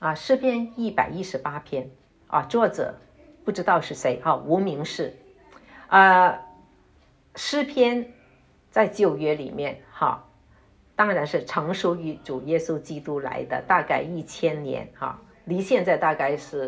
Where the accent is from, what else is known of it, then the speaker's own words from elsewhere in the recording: China; 就像我们中国人念古代的诗词